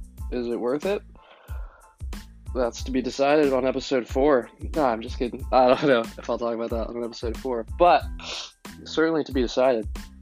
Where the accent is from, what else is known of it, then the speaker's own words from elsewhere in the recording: Carrollton, Texas, United States; I'm from the Dallas area. I'm not sure how specific I should be. Specific. Should I tell you everything? Or just little things? From the North Dallas suburbs, Carrollton. I went to Hebron High School.